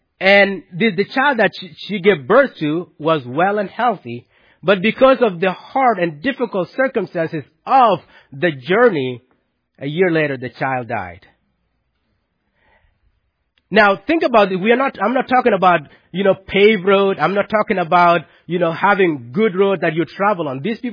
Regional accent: South Sudan; the civil war broke out in my hometown in South Sudan.

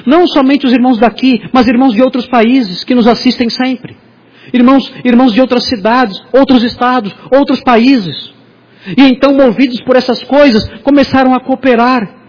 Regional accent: Brazil; É o ar que nós respiramos desde que nascemos. É a nossa saga como brasileiros que somos.

